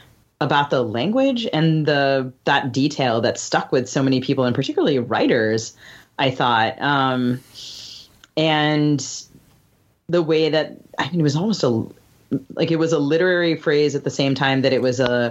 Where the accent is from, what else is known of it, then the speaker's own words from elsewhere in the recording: Bethesda, Maryland, United States; I mean, I think about, you know, I grew up in Bethesda, where Brett Kavanaugh is from.